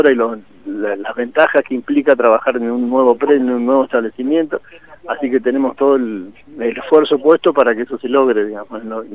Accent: Zapala, Neuquén, Argentina; Yo soy de Zapala, soy del pueblo

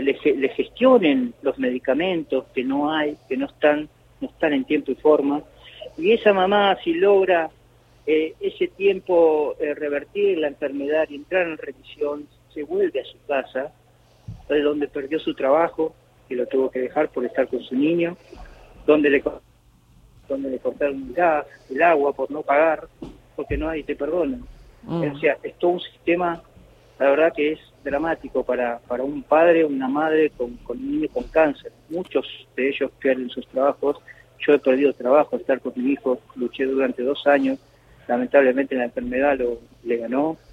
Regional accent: Buenos Aires, Argentina; yo soy de Buenos Aires

